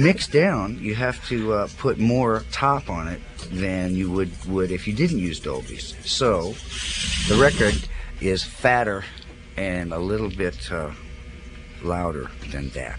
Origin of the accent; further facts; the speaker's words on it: Covington, Louisiana, United States; Yeah, I'm from Covington.